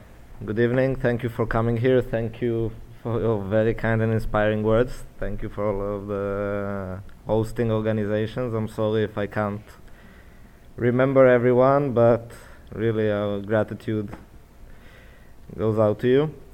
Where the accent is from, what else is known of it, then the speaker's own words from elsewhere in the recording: Jerusalem, Jerusalem District, Israel; I come from Jerusalem. I'm 31 years old.